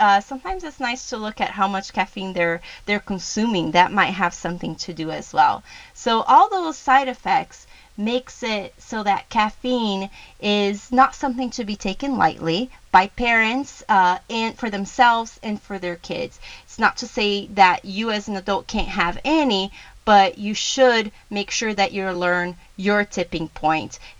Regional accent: Brazil; I grew up in Brazil, and Brazil is such a huge coffee country.

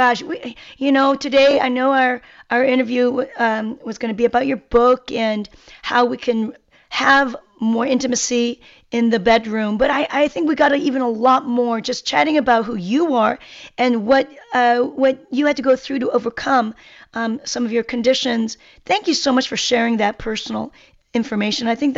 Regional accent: South Korea; I come from Korea

